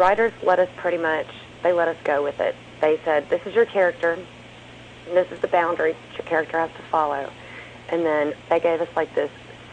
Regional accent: the South, United States; accent: Southern; Yeah, everybody always comments on my accent.

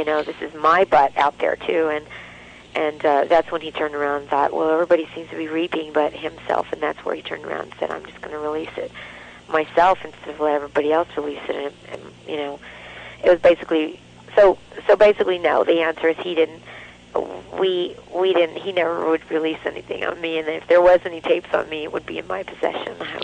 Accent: Hollywood, California, United States; You know, I was raised in Hollywood.

